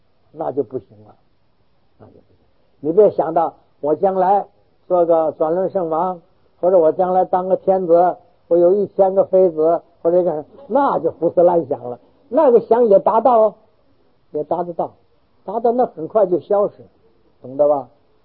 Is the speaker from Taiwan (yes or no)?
yes; Taiwan; 再想到哦，我们中华民国，再我们中国人